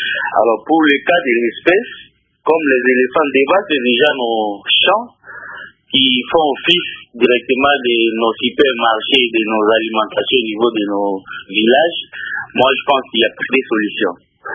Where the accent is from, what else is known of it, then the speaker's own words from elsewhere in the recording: Équateur, DR Congo; Moi qui vous parle, je suis originaire de l'Équateur.